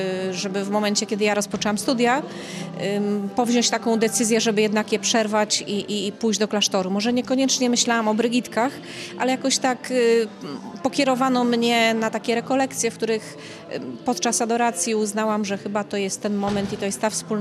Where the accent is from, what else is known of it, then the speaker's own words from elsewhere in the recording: Warmian-Masurian Voivodeship, Poland; bo ja pochodzę z Mazur, a wstępowałam do domu w Częstochowie, także to kawałeczek.